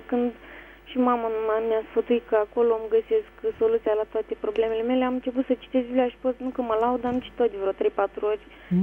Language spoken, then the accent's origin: Romanian; Bacău, Bacău County, Romania; și vă sunt din Bacău.